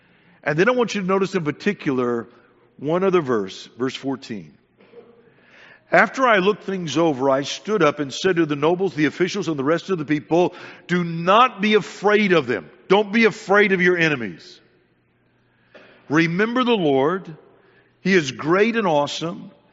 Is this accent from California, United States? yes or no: yes; Santa Maria, California, United States; When I was a boy growing up in California, we lived in some really beautiful places. We lived up on the coast in an area called Santa Maria